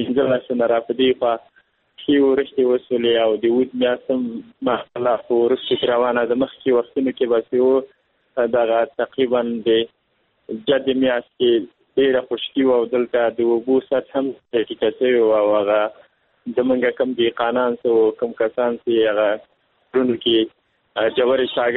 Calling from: Kabul, Afghanistan; د کابل ولایت

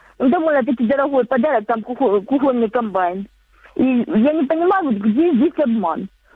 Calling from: Donetsk Oblast, Ukraine; Алло, Донецкая область.

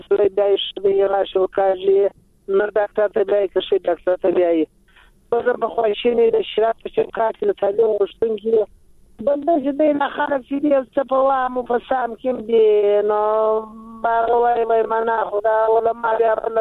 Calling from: Uruzgan, Afghanistan; روزګان ولایت

